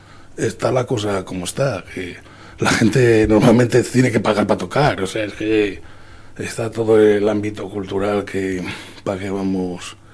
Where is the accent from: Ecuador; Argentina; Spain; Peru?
Spain; Extremadura; Que vengo de Extremadura, que somos una comunidad paupérrima.